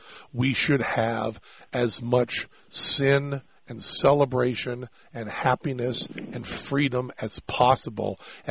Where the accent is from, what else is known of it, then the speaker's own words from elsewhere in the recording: Massachusetts, United States; And I grew up in Massachusetts, and that license plate, live free or die, is the most powerful American radical statement.